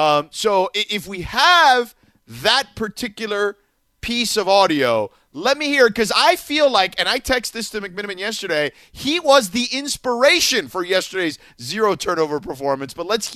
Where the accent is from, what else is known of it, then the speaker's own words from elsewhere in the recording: Boston, Massachusetts, United States; I mean, how about Chip Kelly, by the way, saying that we don't have hard accents? I'm from Boston.